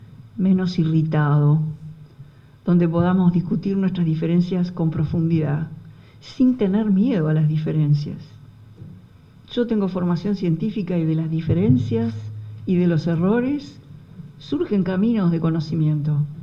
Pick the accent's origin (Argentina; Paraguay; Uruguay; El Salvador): Uruguay; es de las cosas obvias que tenemos cuando somos uruguayos